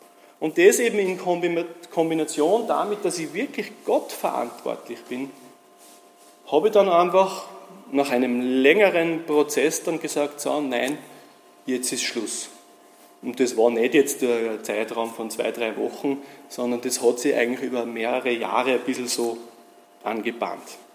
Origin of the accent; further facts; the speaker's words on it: Tyrol, Austria; Also ich bin ja ursprünglich aus Tirol